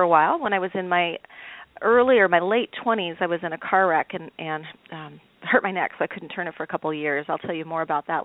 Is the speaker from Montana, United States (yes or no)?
yes; Montana, United States; Yeah, I was born and raised in Montana on a dairy farm.